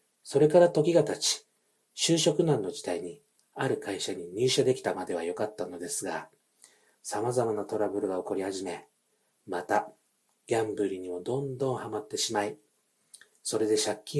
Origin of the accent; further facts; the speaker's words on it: Naha, Okinawa, Japan; 出身地は沖縄県です。私の地元は、那覇市首里、石嶺町といって、昔、琉球王国を統治していた首里城が近くにあり、近所には、サトウキビ畑が一面に広がっていて、車で10分ほど行ったところには、綺麗な青い海があり、いわゆる田舎町です。